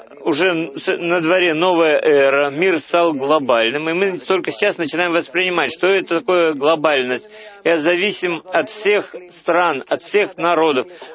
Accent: Emek Hefer, Central District, Israel; Я, например, вырос в Эмехефер, и вокруг меня было много кибуцев.

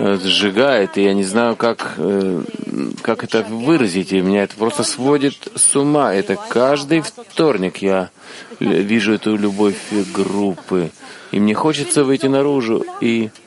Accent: Rishon LeZion, Central District, Israel; я сама вообще из Ришон-Лициона

